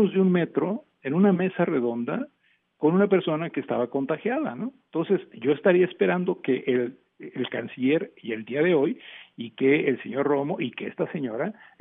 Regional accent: Mexico; empezar a integrarnos como mexicanos

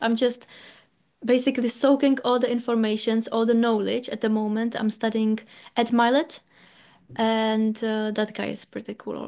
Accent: Czechia; English is a second language; moved away as an adult; now in United Kingdom; And I'm living in UK, but originally I'm from Czech Republic, but I live in UK for 5 years already.

